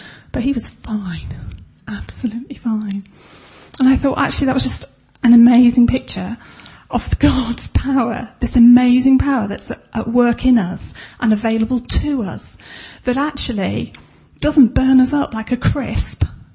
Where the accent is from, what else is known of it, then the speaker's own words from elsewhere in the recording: England, United Kingdom; Is that being English? Is that the way I was brought up?